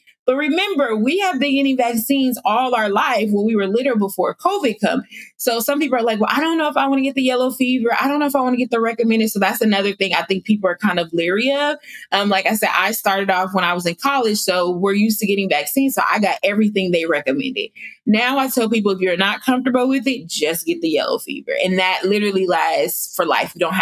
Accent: West Coast, United States; I'm from the West Coast, so the minimum is going to take me 15 hours.

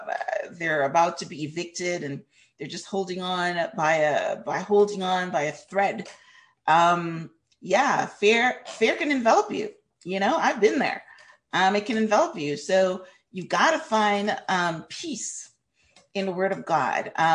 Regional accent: Canada; moved away as an adult; I had just moved to this country, and I had this irrational fear because I'm a Canadian. I'm not a citizen

